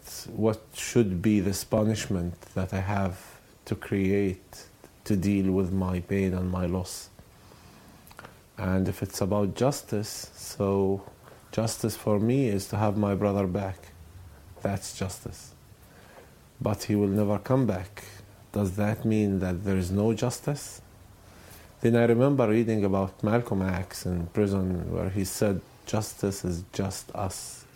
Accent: West Bank, Palestine; English is a second language; And I was raised and grew in the West Bank near Hebron.

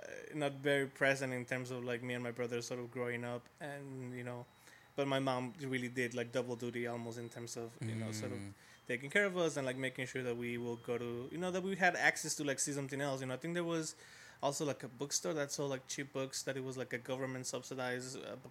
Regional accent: Mexico City, Mexico; Yeah, I grew up in Mexico City. For anyone that knows Mexico City, I grew up in the north sort of part of it, Gustavo Madero, which is where the Basilica de Guadalupe is, you know, working class neighborhoods.

